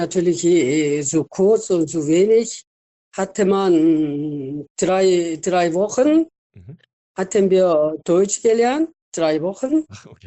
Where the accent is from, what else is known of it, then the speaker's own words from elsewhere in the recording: Daejeon, South Korea; German is a second language; now in Germany; Ich bin in Daejeon City, also auch groß geworden, aber meine Urgroßeltern haben in충청남도,홍성군, 갈산면, 갯마을.